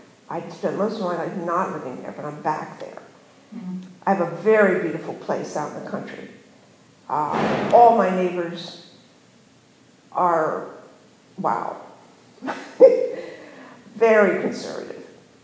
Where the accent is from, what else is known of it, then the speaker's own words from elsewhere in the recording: Pennsylvania, United States; I grew up in Southeast Pennsylvania. I was a religious kid. I come from Anabaptist traditions, where probably every kid goes to church.